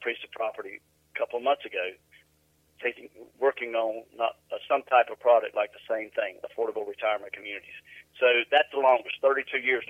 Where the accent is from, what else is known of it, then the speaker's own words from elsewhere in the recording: North Carolina, United States; There's one parcel that actually is a 1,500 acre site that's near where I grew up in Harnett County.